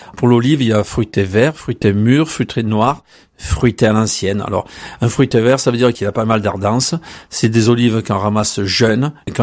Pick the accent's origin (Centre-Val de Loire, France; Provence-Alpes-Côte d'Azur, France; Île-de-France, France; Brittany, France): Provence-Alpes-Côte d'Azur, France; moi je suis originaire d'Haute-Vallée du Verdon, dont il n'y avait pas d'olivier.